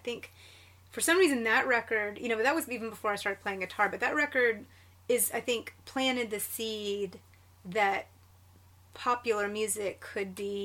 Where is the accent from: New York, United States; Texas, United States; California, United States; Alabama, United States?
Alabama, United States; Ashville; Alabama. We moved around a lot, though. So, you know, I lived in Tuscaloosa for a little while, Alabaster. But Asheville, Alabama was where I spent a lot of my youth.